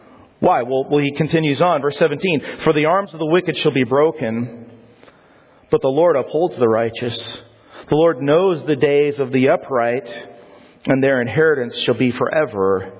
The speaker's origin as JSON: {"language": "English", "region": "Colorado", "country": "United States", "tie": "born or raised there", "said": "I grew up in Colorado, but we would take trips to California"}